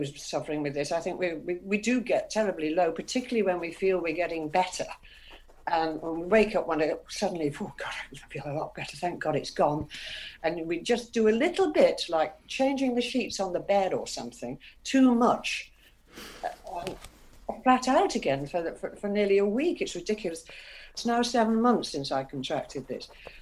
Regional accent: Wales, United Kingdom; No, I've lived here 20 years. I come from Wales anyway, but I've got good friends.

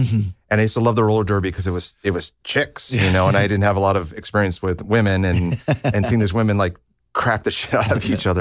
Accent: Libertyville, Illinois, United States; I grew up in Libertyville, which is about 30, 40 minutes north of Chicago.

